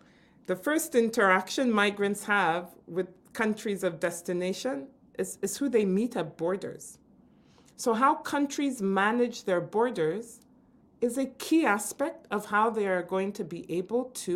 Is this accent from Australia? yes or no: no; Nigeria; So I'm Nigerian. Obviously, Nigeria is a member of ECOWAS.